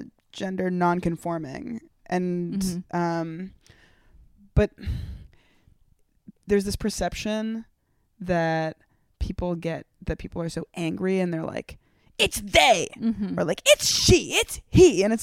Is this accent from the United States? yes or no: no; United Kingdom; I'm a Brit.